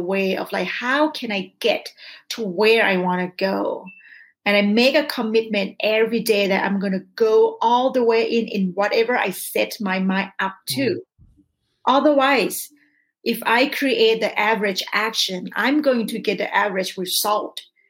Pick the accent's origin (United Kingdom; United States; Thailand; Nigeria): Thailand; You know, I came from Thailand, from lower middle class family, totally broken family.